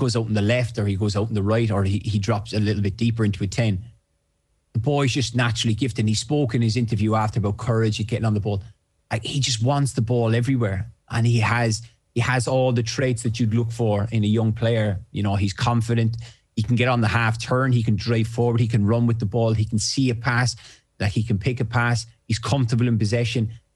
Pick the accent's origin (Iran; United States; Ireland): Ireland; I'm envious and I'm jealous because I'm Irish